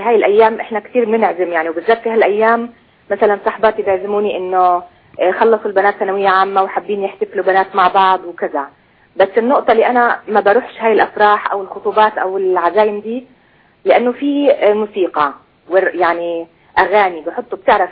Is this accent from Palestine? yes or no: yes; Palestine; now in Kuwait; أنا فلسطينية من الكويت